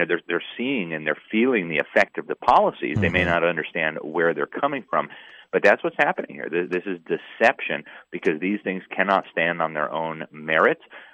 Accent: Miami, Florida, United States; I don't live in Miami anymore, but it's still my hometown, and I still maintain a lot of contacts. I have my family there.

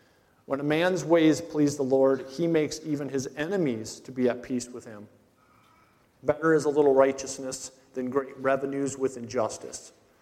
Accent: Minnesota, United States; but we ended up in Rochester, moving up from Oklahoma. I grew up in Minnesota.

